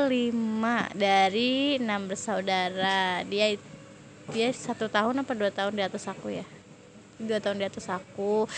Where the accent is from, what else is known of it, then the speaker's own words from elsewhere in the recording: Jakarta, Indonesia; aku orang Jakarta